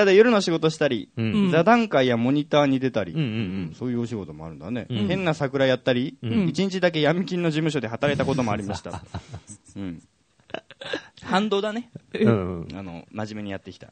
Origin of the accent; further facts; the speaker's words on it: Yaizu, Shizuoka, Japan; 焼津出身なので、